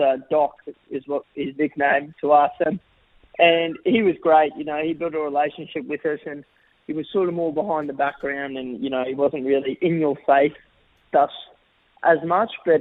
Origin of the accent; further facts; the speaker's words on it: Australia; I'm Australian through and through